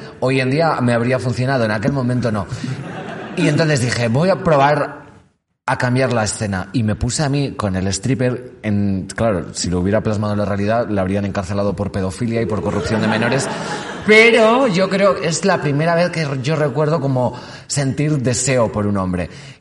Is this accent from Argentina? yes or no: no; León, Castile and León, Spain; Somos de San Mamés y tenemos un pueblo que se llama Chozas de Abajo.